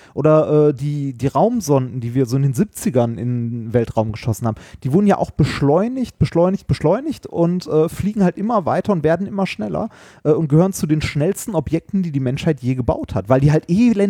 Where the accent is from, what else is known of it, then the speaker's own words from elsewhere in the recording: Essen, North Rhine-Westphalia, Germany; wie du vielleicht weißt, bin ich in Altendorf groß geworden.